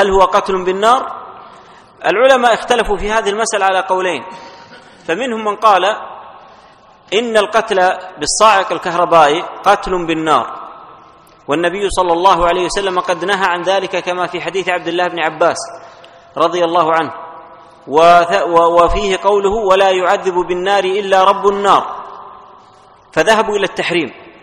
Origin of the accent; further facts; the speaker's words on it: Saudi Arabia; عندنا في المملكة العربية السعودية